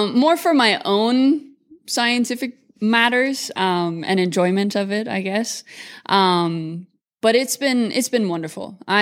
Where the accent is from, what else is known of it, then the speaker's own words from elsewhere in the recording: Mullingar, Westmeath, Ireland; I am from Mullingar, Ireland.